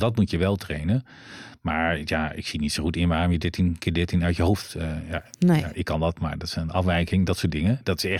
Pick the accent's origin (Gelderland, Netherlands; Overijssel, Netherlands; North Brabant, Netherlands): Gelderland, Netherlands; Terwijl toen ik jong was, ik kom uit de Achterhoek.